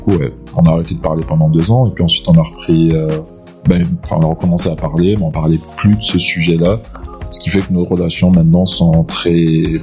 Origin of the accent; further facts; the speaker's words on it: Algeria; Comme je dis, moi je suis algérien